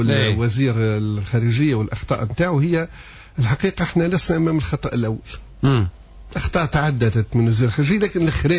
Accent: Tunisia; تونسي تسألوا يعرف اللي تركيا بدون فيزا منذ الأزل. احنا يمكن الجنسيات العربية الوحيدة أو بالقلائل اللي احنا لن ندخل من تركيا تعفيهم من الفيزا.

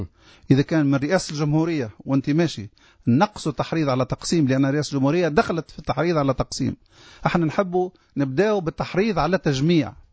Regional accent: Tunisia; تونس أمانة بين أيدينا كتونسيين،

